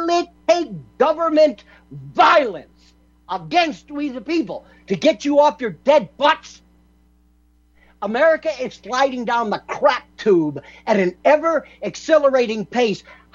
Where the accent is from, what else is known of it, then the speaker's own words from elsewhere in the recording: United States; And I'm American, and I want to be a proud American.